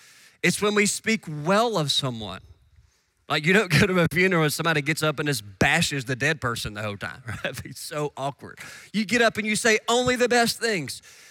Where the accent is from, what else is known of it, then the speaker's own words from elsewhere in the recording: Kentucky, United States; the biggest point of conversation every year in my hometown is this year, who is going to be crowned Miss Piggy at the Trigg County Country Ham Festival?